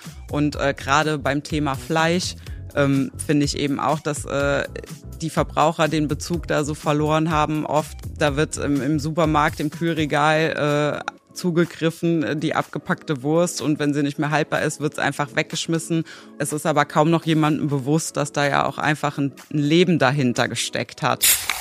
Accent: Andernach, Rhineland-Palatinate, Germany; ich komme aus Andernach. Das ist eine Kleinstadt auch direkt am Rhein. Bin da auch geboren, also schon immer als Landei groß geworden, im Gegensatz zu dir. Ja, bin auf dem elterlichen Betrieb groß geworden.

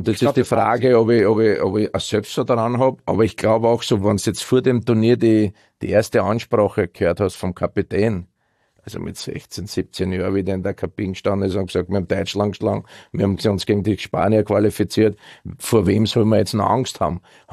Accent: Austria; Ich komme zwar aus Österreich, Land der Berge, Land also, der Seen

